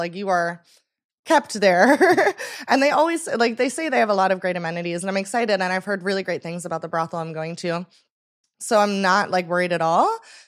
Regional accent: New York, United States; also born or lived in Las Vegas; So I never say born and raised, because I grew up in New York the first half of my life. And then I was in Vegas from 10 to 20.

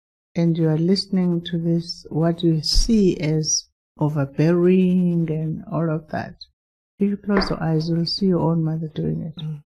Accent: Cape Town, Western Cape, South Africa; I come from Cape Town.

